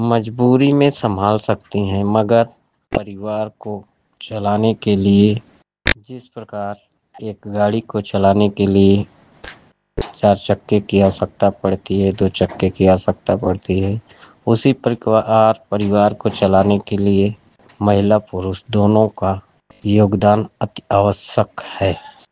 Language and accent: Hindi; Bhadohi, Uttar Pradesh, India; मैं औराई ब्लॉक भदोही से हूँ। मेरा पिन कोड नंबर 221301 है।